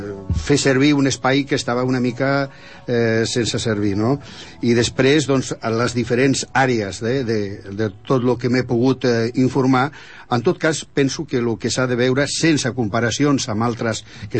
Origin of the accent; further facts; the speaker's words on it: Galicia, Spain; born there; now in El Prat de Llobregat, Spain; encara que he nascut a Galícia, 50 anys al Prat, mig segle